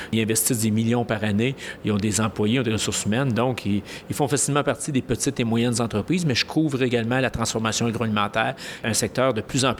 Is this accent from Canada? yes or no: yes; Howick, Quebec, Canada; Je viens d'une petite communauté, j'ai grandi à Hawick, en Montérégie, où le territoire est occupé par quoi? Par des agriculteurs, par des fermes.